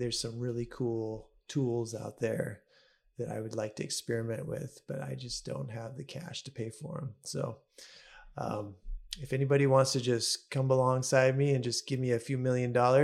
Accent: Edwall, Washington, United States; And I just look at my hometown of Edwall.

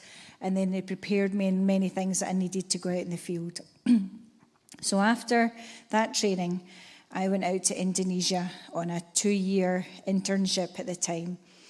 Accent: Greenock, Scotland, United Kingdom; accent: Scottish; obviously not from Indonesia, as you can tell from the Scottish accent. I grew up in Greenock, went to school

